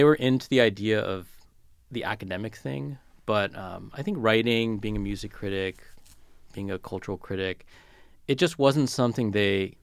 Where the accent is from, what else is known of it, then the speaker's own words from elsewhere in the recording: California, United States; when I was a kid and growing up in California, everything like New York publishing, magazines, all these things, yeah, they just seemed like a million miles away.